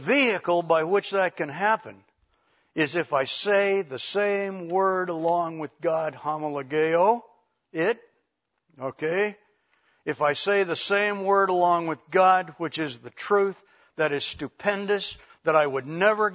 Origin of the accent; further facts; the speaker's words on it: California, United States; Judy and I grew up in Southern California.